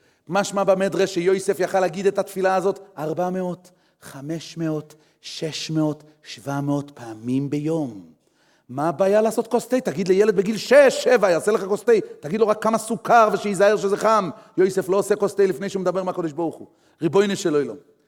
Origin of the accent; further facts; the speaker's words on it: Jerusalem, Jerusalem District, Israel; אני ירושלמי, מדורי דורות